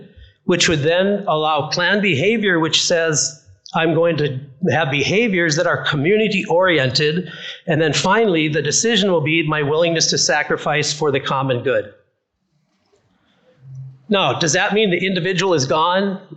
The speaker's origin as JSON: {"language": "English", "region": "North Dakota", "country": "United States", "said": "because in fact, I come from North Dakota."}